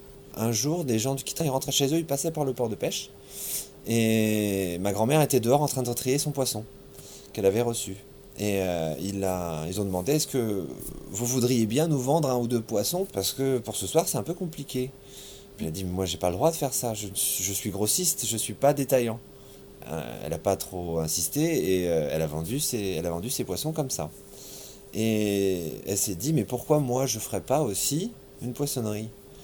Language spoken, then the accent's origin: French; Lorient, Brittany, France; je suis né en 1983, donc je vais avoir 35 ans. J'ai grandi à Lorient, toujours, toujours, dans le quartier qui est juste derrière là-bas